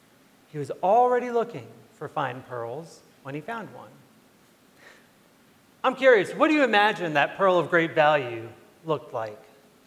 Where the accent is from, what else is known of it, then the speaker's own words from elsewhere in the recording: Texas, United States; born there; I was born in Texas, so I probably get it from there.